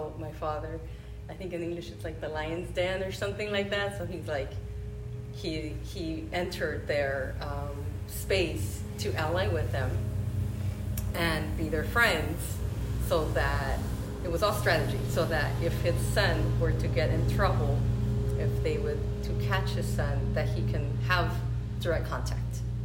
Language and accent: English; Los Angeles, California, United States; So I grew up in East